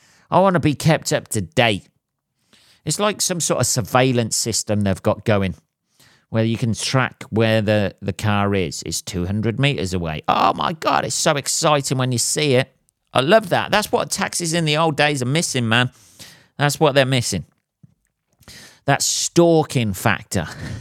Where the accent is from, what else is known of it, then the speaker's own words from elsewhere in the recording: England, United Kingdom; because obviously I'm English